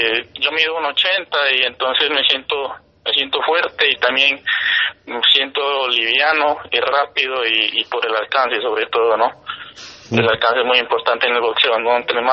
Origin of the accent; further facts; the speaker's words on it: Sandoná, Nariño, Colombia; orgulloso de representar a mi pueblo, ¿no? Ya que, pues, en este caso, como boxeadores no han salido de Sandoná y sobre todo boxeadores profesionales, entonces me siento orgulloso de representar a Sandoná